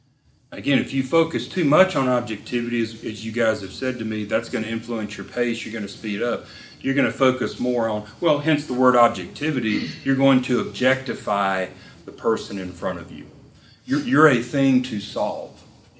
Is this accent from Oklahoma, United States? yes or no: no; Mississippi, United States; I'm from Mississippi, so that was our entertainment, right?